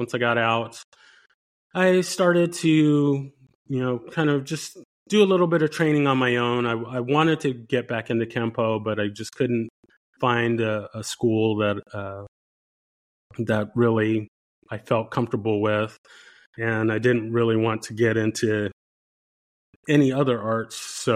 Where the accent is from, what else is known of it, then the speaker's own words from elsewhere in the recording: San Diego, California, United States; now in Dallas-Fort Worth, United States; I'm from San Diego, California, And now I'm living in the Dallas-Fort Worth area in Texas.